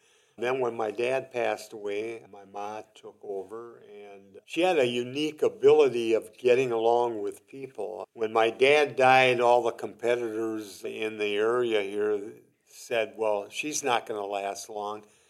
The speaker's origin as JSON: {"language": "English", "town": "Winona", "region": "Minnesota", "country": "United States", "said": "Here I was from Winona, Minnesota. I rode down on a train down to Fort Leonard Wood, did all the stuff"}